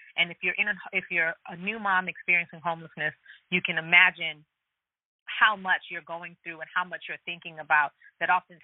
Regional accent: Ghana; my mom, and we're from West Africa, Ghana

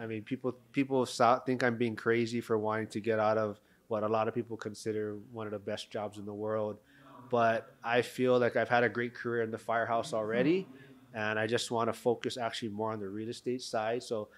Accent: Honolulu, Hawaii, United States; Well, so I'm born and raised in Honolulu, Hawaii.

